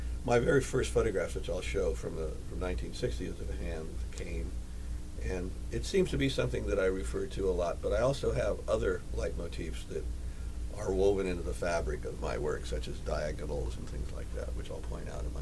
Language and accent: English; Hollywood, California, United States; Well, you know, I grew up in Hollywood.